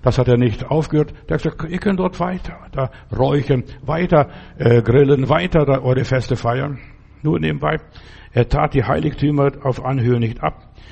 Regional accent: Paderborn, North Rhine-Westphalia, Germany; wo kommt ihr her? Aus Paderborn.

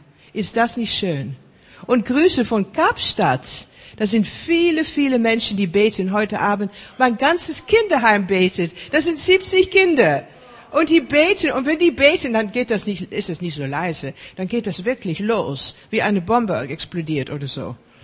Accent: Netherlands; born there; German is a second language; Deutsch ist nicht meine erste Sprache. Ist eine gelernte Sprache. Ich habe Sprachen gelernt, seitdem ich 10, 11 Jahre war. Und ich bin in Holland geboren, war ein Holocaust-Überlebende.

